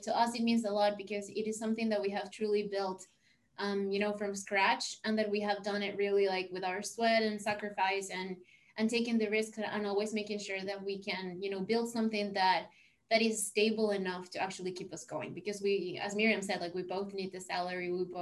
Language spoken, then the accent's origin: English; Venezuela; moved away; So yeah, I grew up in Venezuela. I came here in 2017.